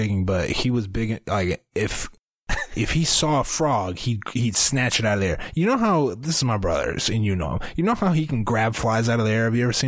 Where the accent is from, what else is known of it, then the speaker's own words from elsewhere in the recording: Iowa, United States; AB, we're from Iowa.